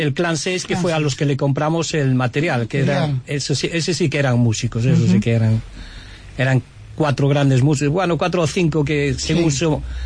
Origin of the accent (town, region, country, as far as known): Spain; moved away